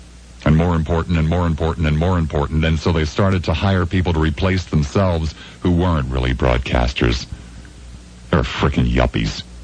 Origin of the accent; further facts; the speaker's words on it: Philadelphia, Pennsylvania, United States; born there; They forbid me to say that I was born in Philadelphia, that I had ever lived or worked any place other than Chicago.